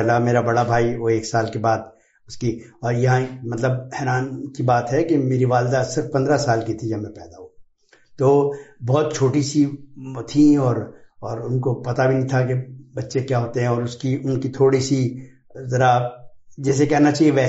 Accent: Kot Ghulam Muhammad, Sindh, Pakistan; born there; میں پیدا ہوا جیمس آباد میں, جس کا نام بعد میں تبدیل کر کے کوٹ غلام محمد کر دیا گیا. اور تو کوٹ غلام محمد تھرپارکر ڈسٹرکٹ کا ایک گاؤں ہے, उसमें मैं पैदा हुआ, और एक कहना चाहिए मुतवसत घराना

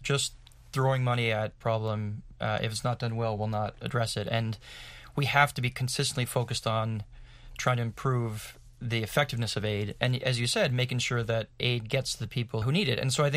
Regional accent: Canada; I'm originally from Canada. Canada is a small country

